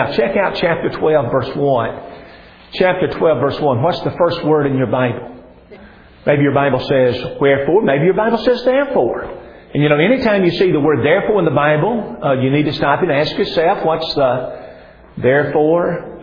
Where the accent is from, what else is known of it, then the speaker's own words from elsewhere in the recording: Huntsville, Alabama, United States; now in Hendersonville, United States; I've lived in Hendersonville most of my life. I grew up in Huntsville, Alabama. Been in Hendersonville for the last 25 years. Been in Middle Tennessee for the last 30 plus years.